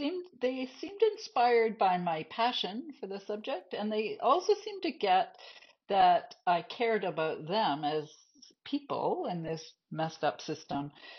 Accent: Nova Scotia, Canada; I'm from the East Coast. I grew up in Nova Scotia, and I feel like the wind blew me here.

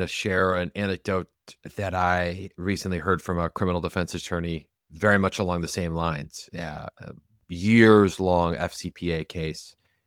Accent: Michigan, United States; average folks out in the Midwest, my home state of Michigan, wherever

